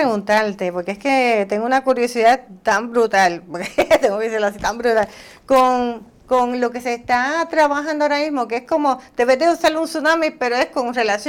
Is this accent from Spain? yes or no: no; Lares, Puerto Rico; ¡Oh, mi pueblo de Lares!